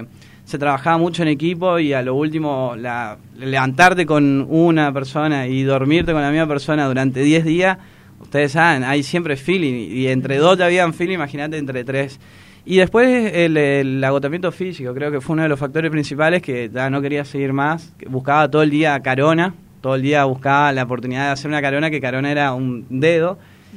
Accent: Posadas, Misiones, Argentina; yo que soy de Posadas.

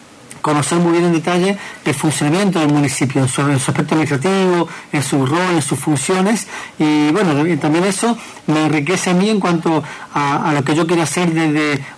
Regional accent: Apóstoles, Misiones, Argentina; also born or lived in Buenos Aires; muy poco lo que recuerdo de mi infancia en Buenos Aires. La mayor parte de mi vida, por supuesto, la viví acá en Apóstoles.

